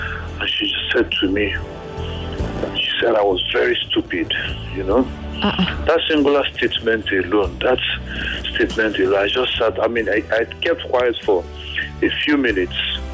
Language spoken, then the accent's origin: English; Anambra, Nigeria; I'm from Anambra State.